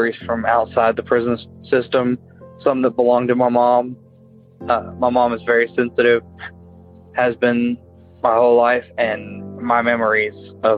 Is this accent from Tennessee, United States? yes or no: yes; Tennessee, United States; Hey, Tony. … I am from Tennessee.